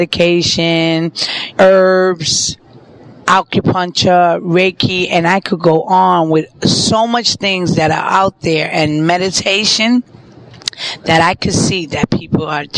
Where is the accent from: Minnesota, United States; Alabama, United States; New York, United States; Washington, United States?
New York, United States; and I'm from New York.